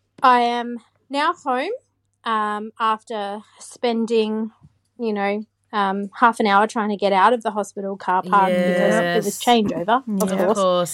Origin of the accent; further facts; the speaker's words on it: Queensland, Australia; I'm from Queensland.